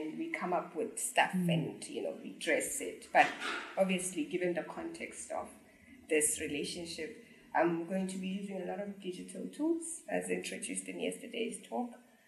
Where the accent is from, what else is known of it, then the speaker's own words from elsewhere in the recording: South Africa; I think because of our stance as South African